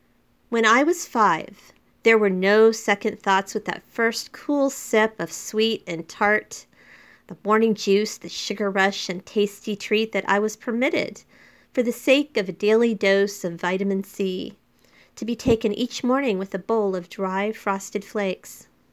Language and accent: English; Florida, United States; I grew up in Florida. And my parents had this house that was in really bad shape that they bought and they refurbished.